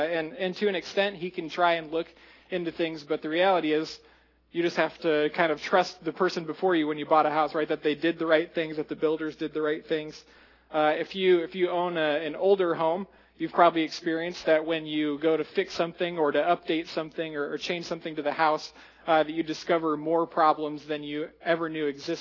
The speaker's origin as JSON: {"language": "English", "region": "Iowa", "country": "United States", "said": "I'm from Iowa"}